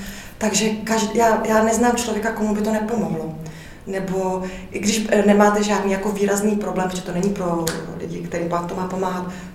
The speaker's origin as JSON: {"language": "Czech", "town": "Ostrava", "region": "Moravian-Silesian Region", "country": "Czechia", "tie": "born or raised there", "said": "Já jsem z Ostravy, já jsem se narodila v Ostravě, tam jsem chodila, vlastně celé dětství"}